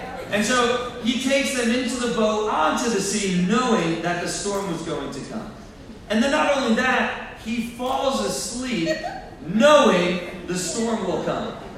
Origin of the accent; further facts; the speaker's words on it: Hope, New Jersey, United States; I grew up way out in West Jersey in Warren County in Hope, New Jersey